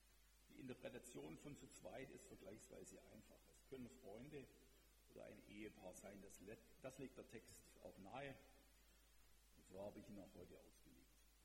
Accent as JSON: {"language": "German", "region": "Baden-Württemberg", "country": "Germany", "said": "So, ich bin Schwabe, mehr reiße ich nicht ab."}